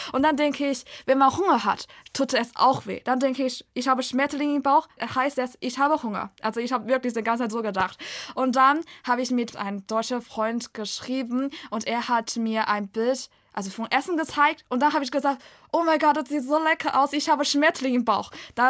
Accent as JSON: {"language": "German", "country": "China", "second_language": "German", "said": "ich komme aus China. … Ich bin im Jahr 2000 geboren und ich lerne Deutsch"}